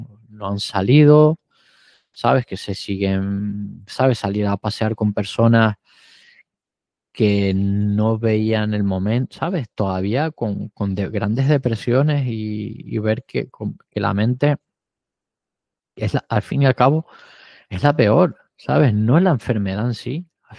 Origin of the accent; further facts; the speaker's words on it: Spain; now in Luxembourg